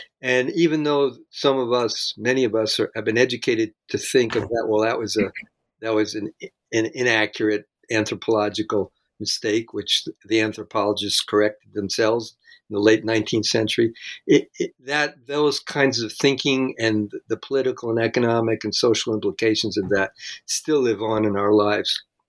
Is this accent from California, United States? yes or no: no; Jersey City, New Jersey, United States; I come from Jersey City. So what do you expect? Kind of thing.